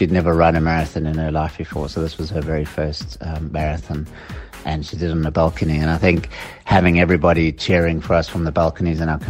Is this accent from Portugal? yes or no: no; South Africa; I'm from South Africa